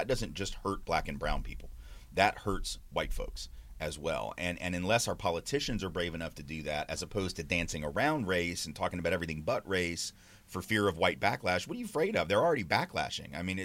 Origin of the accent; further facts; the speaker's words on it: Nashville, Tennessee, United States; I grew up in Nashville in the 80s and 70s and 80s